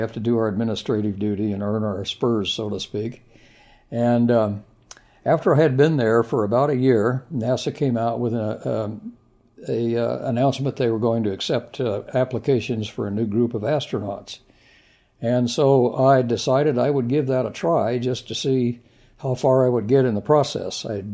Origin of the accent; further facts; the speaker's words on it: Santa Ana, California, United States; Well, I grew up in Santa Ana, California, and had an abiding interest in airplanes and Boy Scouting.